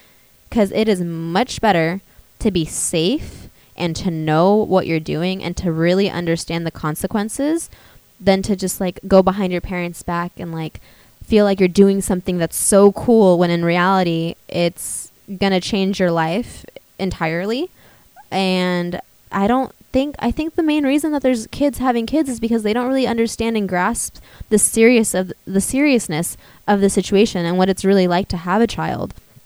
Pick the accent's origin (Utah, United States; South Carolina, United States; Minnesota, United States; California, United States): California, United States; Walnut Creek; a news story from my hometown, which is Walnut Creek, California, which is, again, located in the East Bay. I love that place, I'm not going to lie, and I miss it dearly.